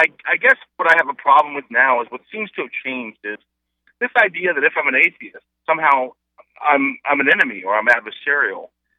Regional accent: McLean, Virginia, United States; My mom was a single mom. I grew up in McLean, Virginia, and, you know, back then, you know, she continued to go, but she didn't pressure us.

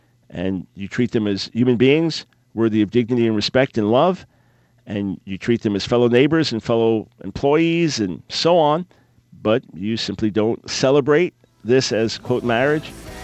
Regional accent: New York, United States; They're from my home country of New York, actually.

